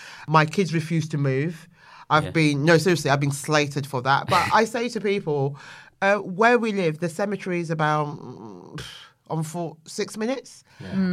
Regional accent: London, United Kingdom; Yeah, I am. And yeah. hello to my Bermondsey boys.

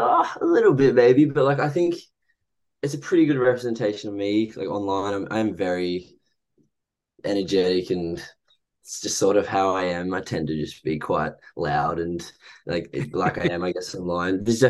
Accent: Sydney, New South Wales, Australia; Yeah, so I grew up in Sydney, Australia, by the beach

